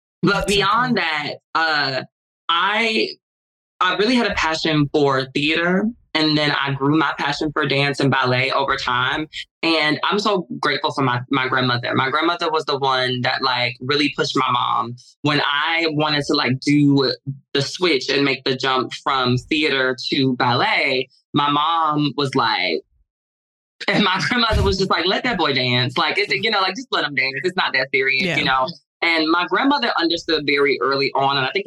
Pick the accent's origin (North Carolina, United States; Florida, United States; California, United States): Florida, United States; Miami; So I grew up in Miami, and I have to, like, I say that because there's a difference in what people perceive Miami to be and Miami, right?